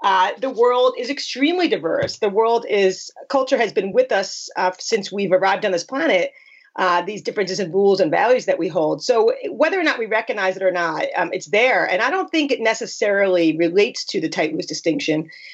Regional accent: New York, United States; The loose states, I'm from New York, so I can resonate to this.

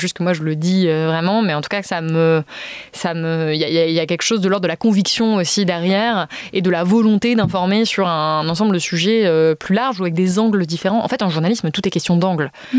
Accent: Auvergne-Rhône-Alpes, France; je viens d'Ardèche, où il n'y a pas de train. Il n'y a quasiment pas de transport en commun. Et il n'y a pas d'autoroute.

